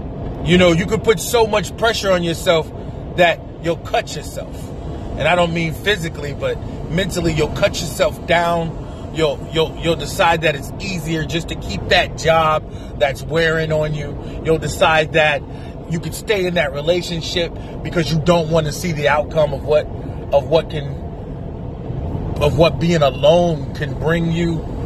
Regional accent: Kansas, United States; They called it transition where I was growing up in Kansas.

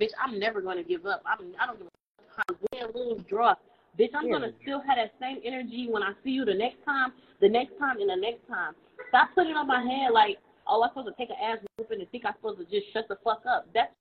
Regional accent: Detroit, Michigan, United States; I am from Detroit, Michigan, West Side, 7 Mile.

